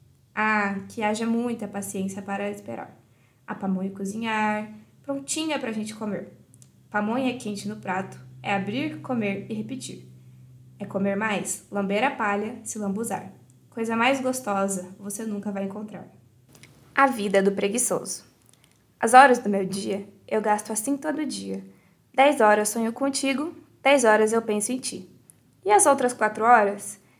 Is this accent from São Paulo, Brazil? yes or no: yes; Bauru, São Paulo, Brazil; sou de Bauru e lembrei de você.